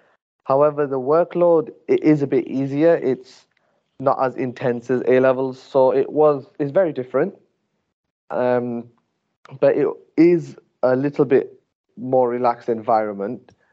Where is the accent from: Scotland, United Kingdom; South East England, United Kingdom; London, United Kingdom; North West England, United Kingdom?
North West England, United Kingdom; Blackburn; I'm a third year law student at Lancaster Uni. I'm originally from Blackburn. I was born there. My parents were also born in Blackburn. My grandparents immigrated from India, from Gujarat. I studied at Blackburn College